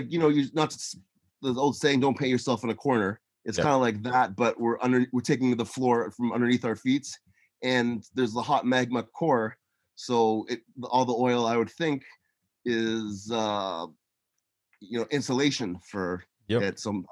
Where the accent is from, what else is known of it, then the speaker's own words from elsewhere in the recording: Canada; I'm from Canada.